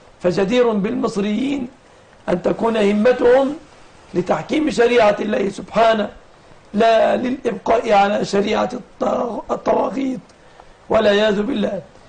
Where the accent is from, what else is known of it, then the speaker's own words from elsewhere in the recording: Egypt; وأسأل الله أن يحفظ بلادنا مصر آمنة مطمئنة